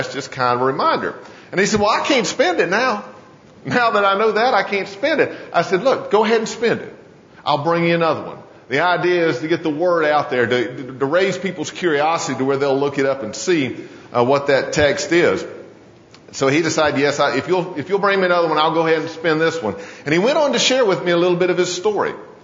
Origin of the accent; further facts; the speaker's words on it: Hendersonville, United States; I remember growing up in Hendersonville in the church that we moved to when I was in seventh grade.